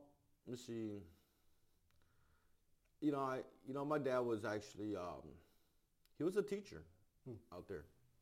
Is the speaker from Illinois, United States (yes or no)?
yes; Denville, Illinois, United States; born there; It was Denville, Illinois. That's how I got my name. It was actually because I was born in Denville, Illinois. It's like a suburb out of Chicago a little bit.